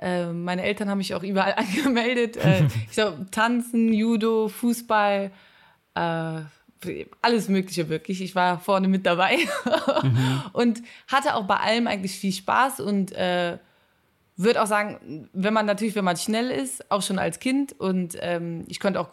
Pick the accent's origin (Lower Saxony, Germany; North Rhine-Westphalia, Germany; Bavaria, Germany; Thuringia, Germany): North Rhine-Westphalia, Germany; Cologne; ich komme aus Köln und da gibt es ja den Köln-Marathon